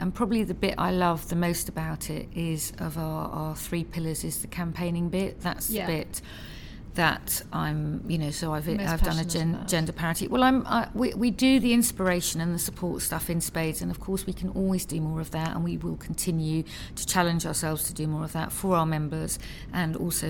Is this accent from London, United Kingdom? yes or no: yes; London, United Kingdom; Because I grew up in Southwest London. And so I've grown up as a Chelsea fan.